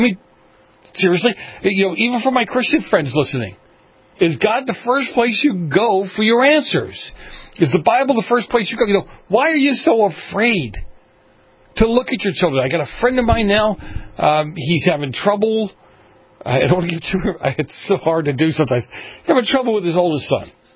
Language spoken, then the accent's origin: English; Boston, Massachusetts, United States; I grew up in the Roman Catholic Church in Boston